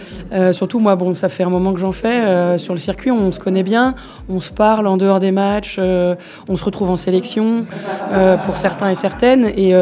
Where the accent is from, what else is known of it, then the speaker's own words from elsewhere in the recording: Rennes, Brittany, France; born there; Et je suis une néo-finistérienne, parce qu'à la base, je suis née à Rennes